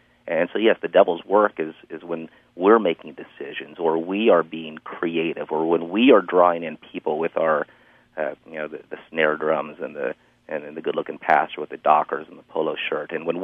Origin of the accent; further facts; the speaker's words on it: United States; We're American pragmatists.